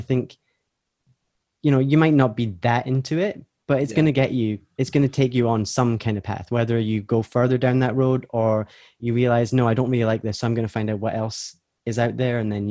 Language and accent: English; Inverness, Scotland, United Kingdom; because my mom's family are from Edinburgh, so we would drive from Inverness, which is my hometown, down to Edinburgh